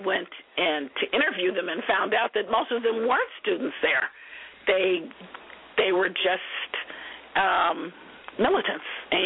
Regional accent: Oakland, California, United States; I grew up with them in East Oakland.

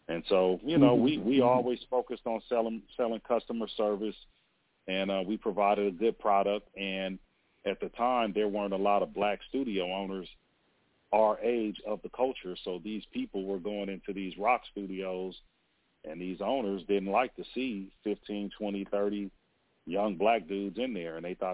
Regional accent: Carson, California, United States; because we grew up in Carson. So, yeah, it was a great place, man. My parents still live there, and they've been living in their house since 1974. So, yeah, I love Carson.

